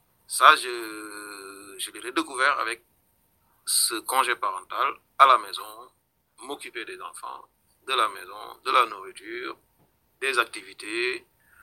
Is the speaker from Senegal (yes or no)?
yes; Senegal; moved away as an adult; Moi, je suis arrivé du Sénégal en 2012.